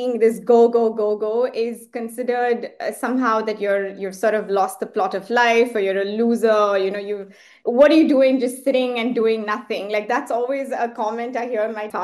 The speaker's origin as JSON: {"language": "English", "region": "Muscat", "country": "Oman", "tie": "born or raised there", "also_born_or_lived": "Chennai, India", "said": "I think my parents moved when I was maybe 1.5, 2 years old. So I grew up in Muscat in Oman, in a country in the Middle East called Oman."}